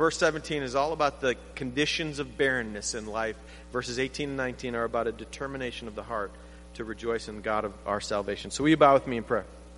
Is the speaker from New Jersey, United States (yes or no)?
no; Michigan, United States; This I was telling you about where I grew up in the Upper Peninsula.